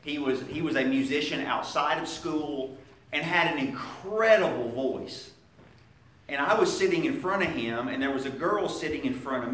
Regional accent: Lebanon, United States; as a kid up through my teenage years, I grew up in Lebanon. I went to the Maple Hill congregation in Lebanon.

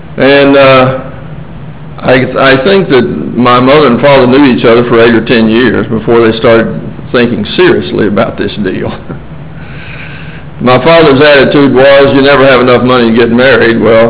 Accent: Ohio, United States; I grew up in southern Ohio, in hill country.

